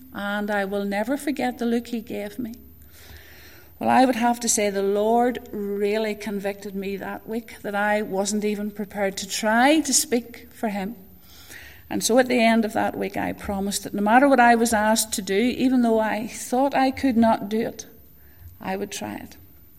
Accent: Rathfriland, Northern Ireland, United Kingdom; now in Ballymena, United Kingdom; I haven't quite acquired the Ballymena accent, I'm not originally from Ballymena. I'm originally from Rathfrieland, and many of you people here will know where Rathfrieland is.

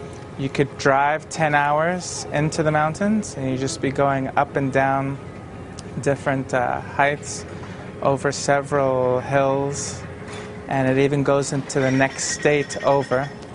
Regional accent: New York City, New York, United States; also born or lived in Staten Island; I grew up in Brooklyn, New York City, and then I winded up moving to Staten Island in my high school years.

